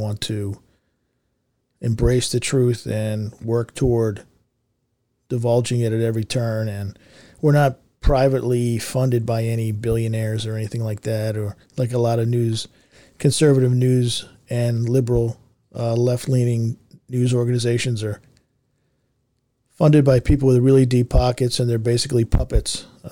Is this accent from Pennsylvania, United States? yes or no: yes; Philadelphia, Pennsylvania, United States; You know, we grew up in Philly. We're located in Philly, and there's like an attitude in Philly.